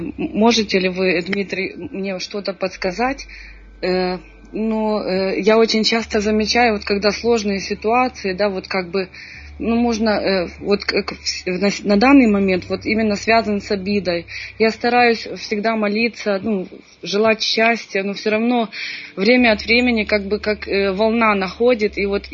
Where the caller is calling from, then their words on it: Germany; я звоню из Германии